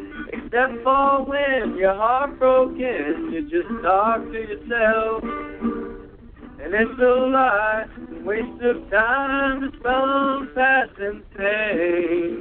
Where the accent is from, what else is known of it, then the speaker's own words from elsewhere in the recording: Santa Cruz, California, United States; I'm from Santa Cruz, California.